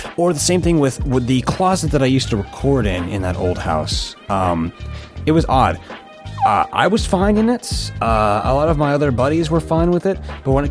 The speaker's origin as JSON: {"language": "English", "region": "Scotland", "country": "United Kingdom", "said": "Great to hear you're a fellow Scot."}